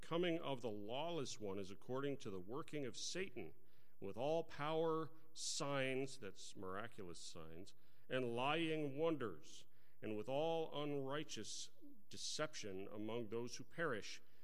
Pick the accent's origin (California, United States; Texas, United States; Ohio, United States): Texas, United States; At least when I was growing up in Texas, that's people would shout, "Denied!"